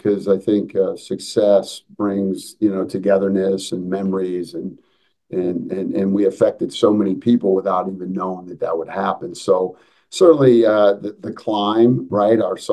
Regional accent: Wheeling, West Virginia, United States; As a Catholic kid growing up in Wheeling, West Virginia, Notre Dame was my dream school.

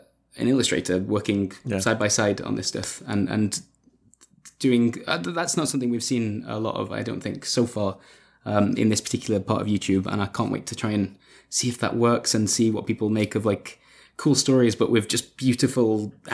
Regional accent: Stoke-on-Trent, West Midlands, United Kingdom; now in Brighton, United Kingdom; I grew up in Stoke-on-Trent, which is in, sort of the middle or more northern, I guess, part of England, and now I live on the most south part. Like I'm right on the southern coast, just below London. I live in Brighton

